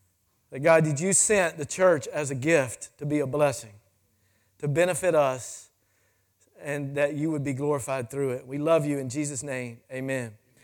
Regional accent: Memphis, Tennessee, United States; I'm really not from here. I don't really, I have a home church. I'm from Memphis

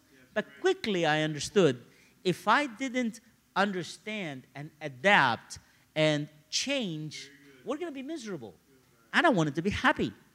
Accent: Cairo, Cairo Governorate, Egypt; See, as I grew up in Cairo, a city of 28 million people, my dad worked two jobs, my mom was busy, I'm an only child.

